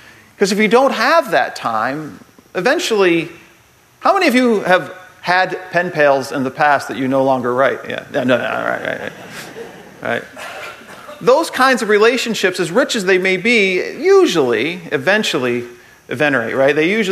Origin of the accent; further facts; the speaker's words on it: Paw Paw, Michigan, United States; Growing up in Michigan, we all know we're surrounded by schlocky summer camps, right? At least over in Paw Paw.